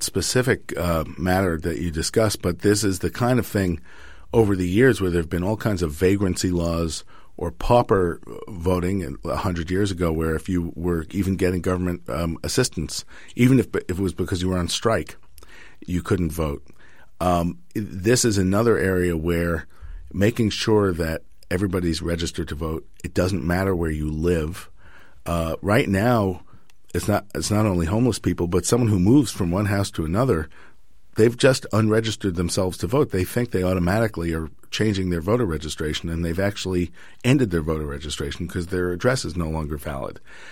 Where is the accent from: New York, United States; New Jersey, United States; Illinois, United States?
New York, United States; Now, I say this, I'm coming from New York. We have no early voting.